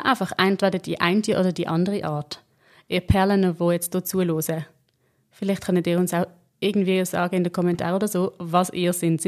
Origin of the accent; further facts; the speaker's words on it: Basel-Landschaft, Switzerland; ich komme da irgendwo aus dem Baselbiet, habe von Tuten und Blasen keine Ahnung gehabt.